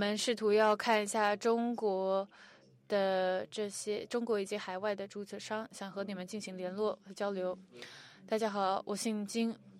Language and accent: Chinese; South Korea; 我是来自南韩，我是一个知识产权的律师